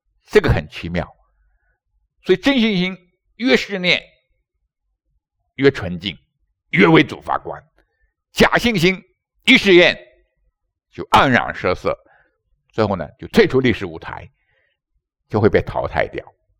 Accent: China; born there; 在中国，我们生下来就在，我自己的见证说，我生在口号里，我成长在口号里，

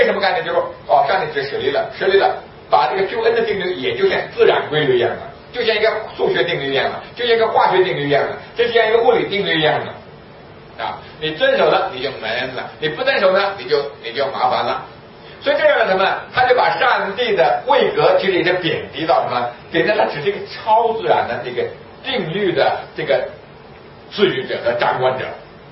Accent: China; 就像我们中国人说，哎呀，无论那时候老天爷啊，就在关键时候没有办法了就喊老天爷

